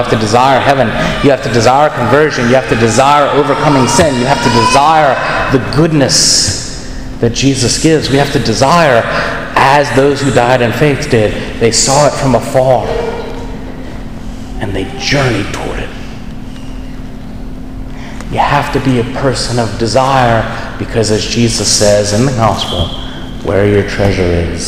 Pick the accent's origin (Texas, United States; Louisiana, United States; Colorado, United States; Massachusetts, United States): Louisiana, United States; I try to tell John, I'm from Louisiana, we don't do mountains.